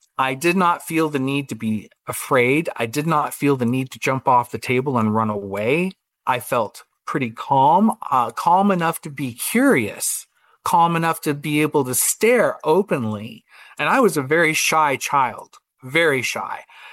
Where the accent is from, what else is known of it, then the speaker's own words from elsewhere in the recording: Iowa, United States; I was raised in Iowa, Simon, in a very small town in Iowa. And I was not familiar with many races or anything like that. I lived in a little small town filled with white people and farmers.